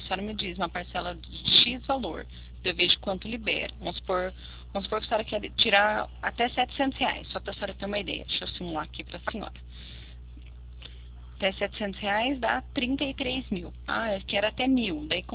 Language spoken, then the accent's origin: Portuguese; São Paulo, Brazil; eu sou do interior de São Paulo. Chama Limeira, a cidade que eu moro